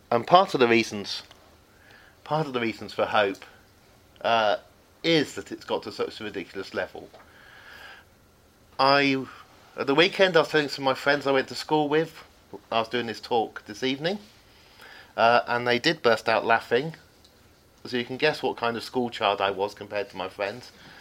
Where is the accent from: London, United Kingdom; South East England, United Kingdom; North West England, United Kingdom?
South East England, United Kingdom; Oxford; because I grew up in Oxford, I thought I'd pick on Oxford University